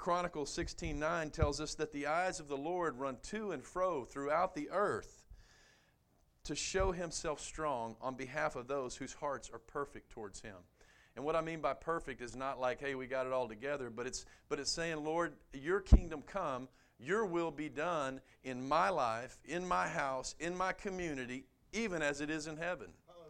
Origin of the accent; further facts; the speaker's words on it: Mesquite, Texas, United States; I grew up right here in Mesquite. I was born in Mesquite.